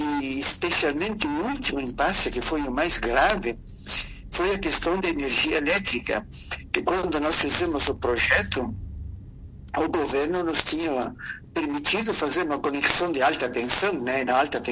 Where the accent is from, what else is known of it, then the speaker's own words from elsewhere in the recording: Flores da Cunha, Rio Grande do Sul, Brazil; eu sou natural aqui de Flores da Cunha, né? De um distrito que se chama Mato Perso.